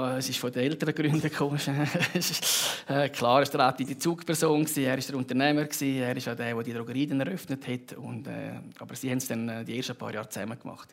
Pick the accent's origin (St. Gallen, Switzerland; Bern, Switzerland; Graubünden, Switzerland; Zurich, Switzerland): Graubünden, Switzerland; Saas im Prättigau; ich bin ganz ein normaler, gebürtiger Saaser in Prättigen aufgewachsen